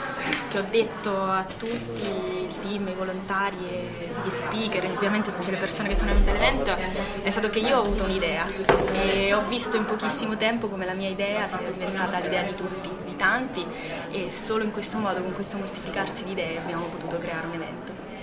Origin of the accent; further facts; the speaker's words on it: Rieti, Lazio, Italy; now in Ancona, Italy; Allora io sono di Rieti. Sono finita ad Ancona dopo varie vicende della mia vita